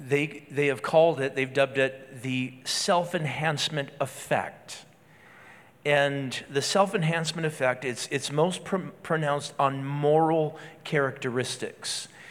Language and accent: English; Minnesota, United States; And as a Minnesotan, growing up in Minnesota, I resonated with that, because there's this thing, and by the way, I can attest that all of us kids in Minnesota were above average.